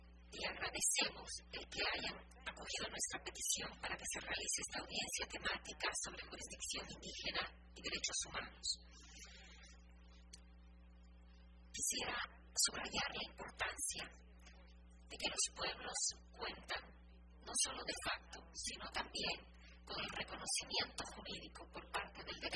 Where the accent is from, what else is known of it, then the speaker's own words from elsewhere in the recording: Peru; soy también abogada peruana